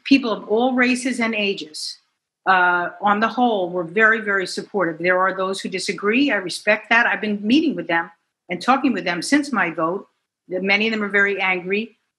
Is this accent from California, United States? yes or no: no; Westchester, New York, United States; In the old days, and I grew up in Westchester, Westchester was predominantly white and many were middle class.